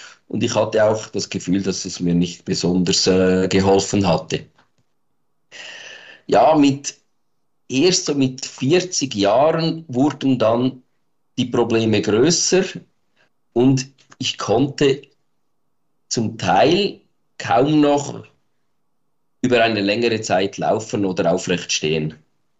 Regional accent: Aargau, Switzerland; ich komme aus der Schweiz, wie man hört, aus dem schönen Kanton Aargau. Bin 50 Jahre alt geworden dieses Jahr

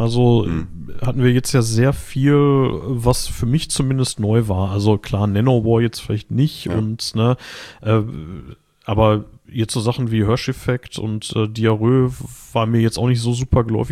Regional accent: Gladbeck, North Rhine-Westphalia, Germany; Aus meiner alten Heimatstadt, aus Gladbeck, Westfalen

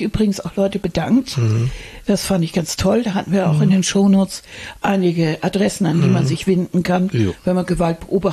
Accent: Hamburg, Germany; Wir sind Hamburger.

